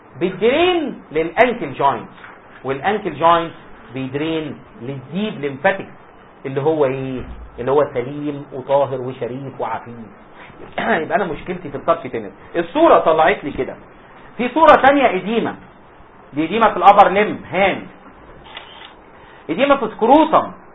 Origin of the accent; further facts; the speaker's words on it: Mashtul as-Suq, Sharqia Governorate, Egypt; مشتول السوق دي بلدنا اسمها مشتول السوق